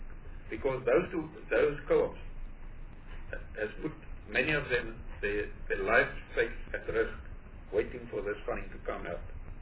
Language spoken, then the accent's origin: English; Northern Cape, South Africa; I'm from the Northern Cape.